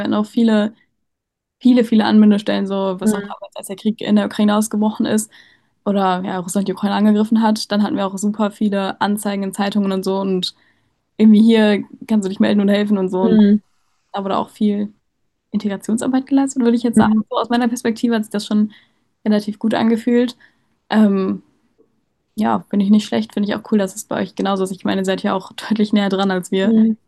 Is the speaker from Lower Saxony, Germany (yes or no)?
no; Bochum, North Rhine-Westphalia, Germany; also born or lived in Witten; in Witten geboren, ganz knapp an der Grenze zu Bochum und seitdem bin ich in Bochum aufgewachsen